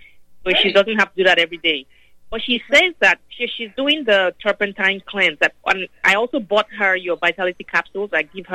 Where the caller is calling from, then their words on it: California, United States; I'm calling from California.